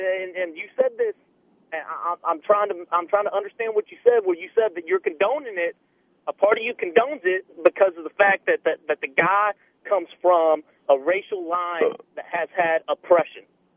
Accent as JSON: {"language": "English", "region": "Texas", "country": "United States", "said": "I'm a police officer, and I'm from Texas"}